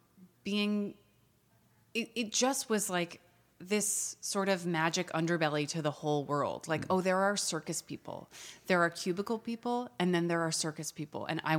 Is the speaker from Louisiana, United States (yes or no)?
no; New York, United States; I grew up in New York and both of my parents are actors